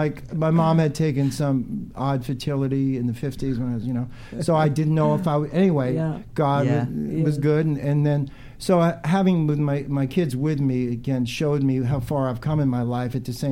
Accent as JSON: {"language": "English", "town": "Brooklyn", "region": "New York", "country": "United States", "tie": "born or raised there", "said": "When I was growing up in Brooklyn, I was a big Yankee fan"}